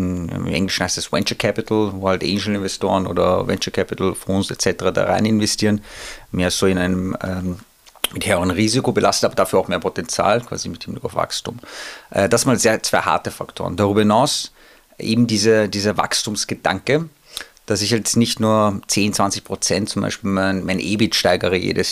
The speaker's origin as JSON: {"language": "German", "region": "Vienna", "country": "Austria", "tie": "born there", "said": "aber ich bin hier geboren, in Wien, also Wien, Österreich, aber meine beiden Eltern kommen aus dem Iran, also iranischen Ursprungs beziehungsweise persischen, wenn man die Ethnie sich anschaut."}